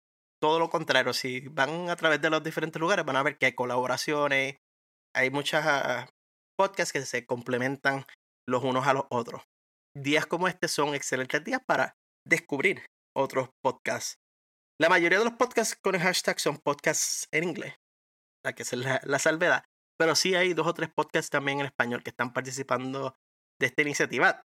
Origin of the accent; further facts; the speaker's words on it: Puerto Rico; now in United States; Nosotros vivimos en Estados Unidos, pero los cuatro somos puertorriqueños.